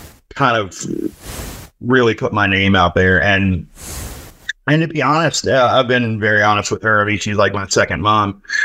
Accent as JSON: {"language": "English", "region": "Appalachia", "country": "United States", "tie": "born or raised there", "said": "I ever felt really tethered to where I grew up in Appalachia and felt comfortable with it. I had kind of run away from Appalachia."}